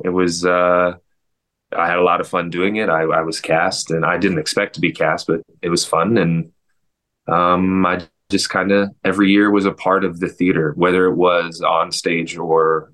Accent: Tennessee, United States; also born or lived in Indiana; now in New York City, United States; and we grew up in Tennessee and Indiana, so it's like very different places.

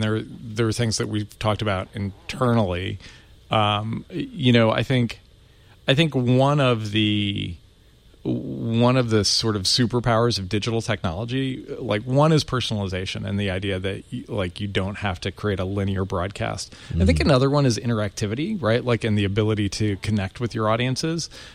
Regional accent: Iowa, United States; I grew up in Iowa and my parents sold eggs.

